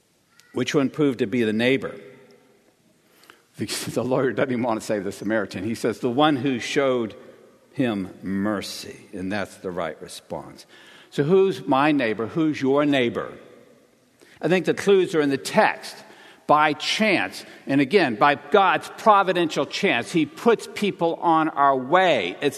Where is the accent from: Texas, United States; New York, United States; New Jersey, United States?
Texas, United States; A couple of weeks ago, I told a woman I was from Texas. She was asking me where I'm from. Texas.